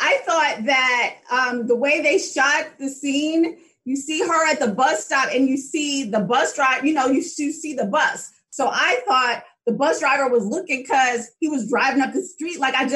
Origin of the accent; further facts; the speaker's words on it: Chicago, Illinois, United States; which it is, of course, because I'm from Chicago.